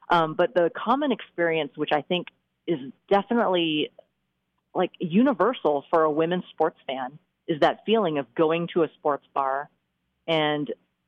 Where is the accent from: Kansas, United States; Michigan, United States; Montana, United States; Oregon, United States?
Oregon, United States; Portland; So I was born and raised in Portland. So this is feeling really special, being my hometown.